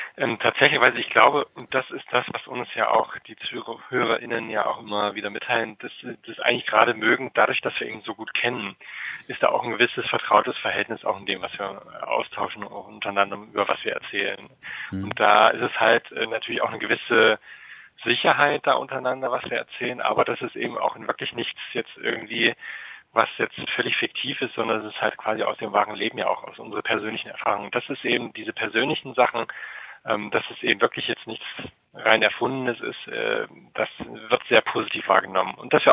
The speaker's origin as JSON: {"language": "German", "town": "Halle", "region": "Saxony-Anhalt", "country": "Germany", "lives_now": "Leipzig, Germany", "said": "Ich komme tatsächlich auch aus Sachsen-Anhalt, und zwar gar nicht so weit weg von Leipzig, nämlich aus Halle, an der Saale. Mich hat tatsächlich die Liebe am Ende nach Leipzig verschlagen. Allerdings bin ich Halle auch treu geblieben, indem ich da weiterhin auch dort arbeite."}